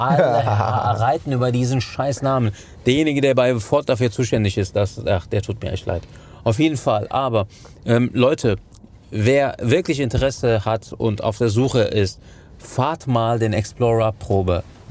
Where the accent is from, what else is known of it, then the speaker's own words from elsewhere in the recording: Cologne, North Rhine-Westphalia, Germany; Als Kölner, das tut mir in der Seele weh